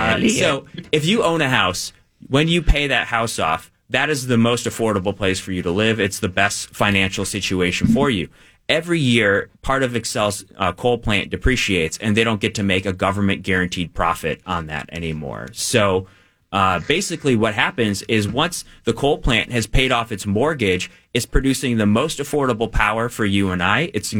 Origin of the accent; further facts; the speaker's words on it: Wisconsin, United States; I'm from Wisconsin. I have no dog in the hockey hunt, right?